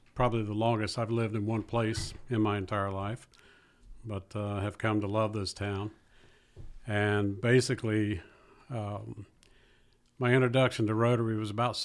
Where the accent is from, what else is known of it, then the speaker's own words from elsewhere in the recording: Orlando, Florida, United States; also born or lived in North Carolina; now in Carrollton, United States; I'm not from Carrollton. I grew up in Florida, Orlando, and from North Carolina.